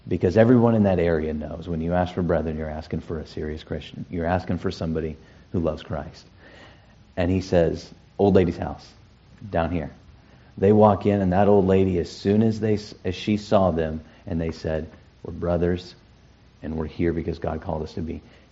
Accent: United States; I've been on plane rides between here and Washington, my hometown

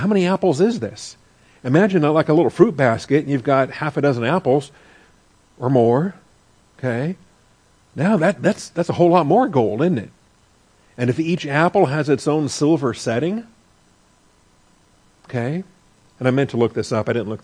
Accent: Washington, United States; I grew up in Washington State. I mean, apples are my heritage, okay? Washington State's very proud of their apples.

